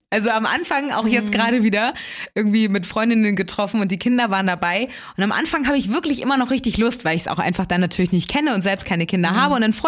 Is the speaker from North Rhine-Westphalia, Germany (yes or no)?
no; Elmshorn, Schleswig-Holstein, Germany; Und zwar komme ich ja ursprünglich aus Emshorn